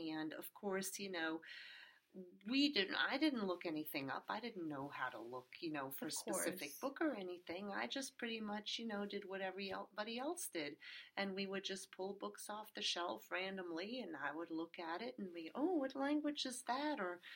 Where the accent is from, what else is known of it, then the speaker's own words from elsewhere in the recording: New York City, New York, United States; Well, I grew up in New York, Midtown Manhattan. Born and raised NYU Medical Center and around the United Nations neighborhood, United Nations area.